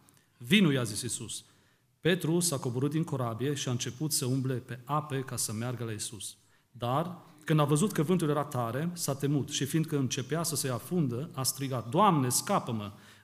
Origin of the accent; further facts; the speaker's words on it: Rădăuți, Suceava County, Romania; Sunt din Rădăuți și acolo, acum câțiva ani, numai în 2015, am fost acolo și am văzut deodată în Rădăuți, în nordul Sucevei, dacă știți, nu știți unde este